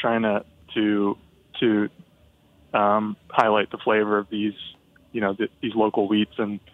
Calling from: Philadelphia, Pennsylvania, United States; I'm calling from Philly.

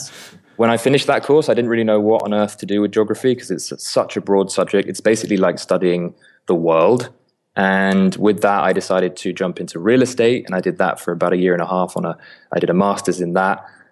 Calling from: London, United Kingdom; I am calling out of London here in East London in my studio.

